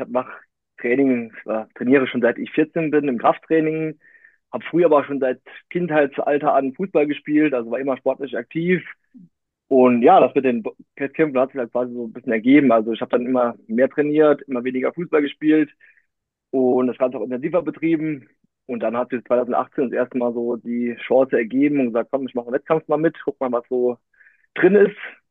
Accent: Saarbrücken, Saarland, Germany; Ich bin 28 Jahre alt, bin aus Saarbrücken.

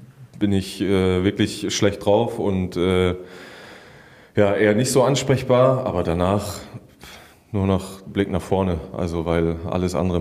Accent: Büren, Germany; weil da ist aus meiner Heimat, aus dem Dorf Büren, viele Grüße

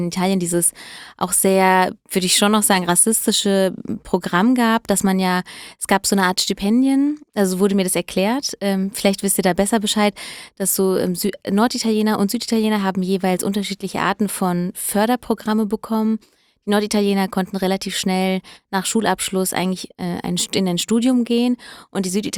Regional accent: Hesse, Germany; born or raised there

